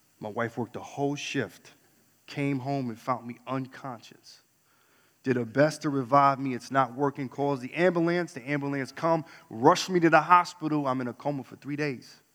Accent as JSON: {"language": "English", "region": "New York", "country": "United States", "accent": "New York", "lives_now": "Midwest, United States", "said": "I guess she liked my New York accent at the time. Y'all stole it from me. I've been in the Midwest for the longest. It's gone."}